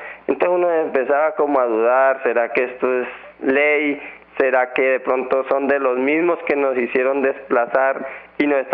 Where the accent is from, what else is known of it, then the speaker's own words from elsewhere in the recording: Tigre, Putumayo, Colombia; now in Pitalito, Colombia; Llevo viviendo en el municipio de Pitalito hace 7 años que llegué como desplazado del municipio de Tigre Putumayo.